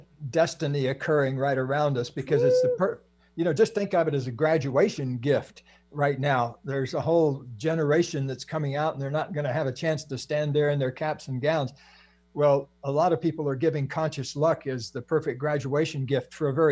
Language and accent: English; California, United States; He lives in Maryland and I'm Californian.